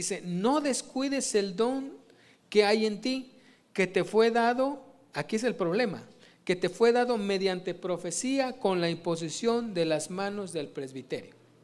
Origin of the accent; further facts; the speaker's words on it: Puebla, Mexico; Hay una iglesia en Puebla, de donde soy